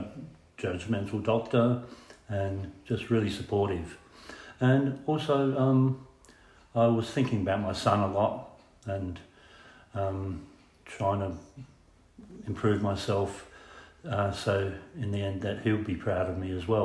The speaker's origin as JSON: {"language": "English", "town": "Murray Bridge", "region": "South Australia", "country": "Australia", "said": "I'm 58 years old, and I'm from Murray Bridge, South Australia."}